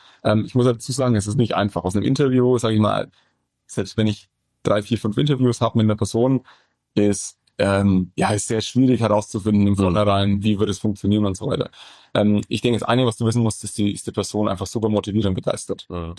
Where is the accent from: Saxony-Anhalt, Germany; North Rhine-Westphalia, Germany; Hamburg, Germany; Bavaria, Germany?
Bavaria, Germany; Ich bin 1,5 Stunden von weg von hier aufgewachsen. Ich bin Franke